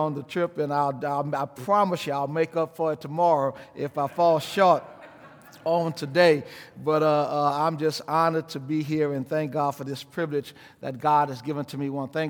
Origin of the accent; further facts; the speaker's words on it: New Orleans, Louisiana, United States; I'm from New Orleans, and we just don't have a lot of cold weather down there